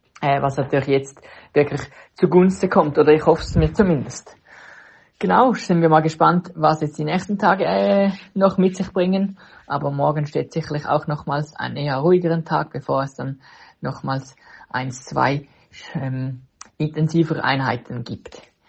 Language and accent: German; Switzerland; das, was wir als Schweizer gewohnt sind bei den Pässen